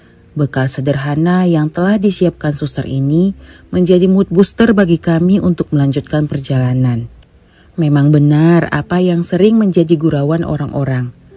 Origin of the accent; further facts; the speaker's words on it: Padangsidimpuan, North Sumatra, Indonesia; saya merupakan salah satu anggota misdinar di sebuah paroki di kampung halaman saya di Kota Padang Sidimpuan, Sumatera Utara.